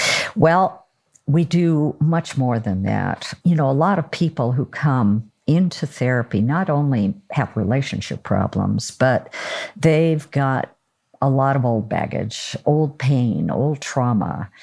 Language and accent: English; Oregon, United States; He's from New York. I'm from Oregon. I talk really slowly.